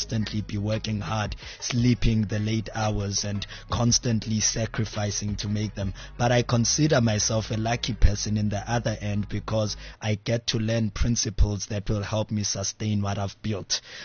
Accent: Mount Frere, Eastern Cape, South Africa; I'm from the Eastern Cape, a small town called Mount Frere.

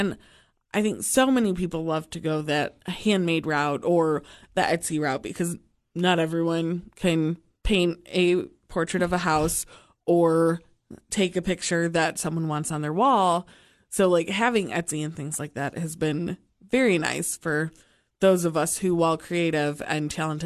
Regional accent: Detroit, Michigan, United States; Yeah, I was very spoiled growing up in Detroit because we had the Detroit Institute of the Arts

